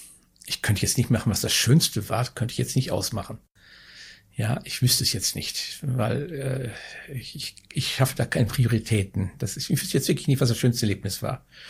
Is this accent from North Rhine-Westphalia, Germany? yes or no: yes; North Rhine-Westphalia, Germany; immer die Pendelei zwischen Niederaltaich und meinem Heimatort in Ostwestfalen, das möchte ich nicht.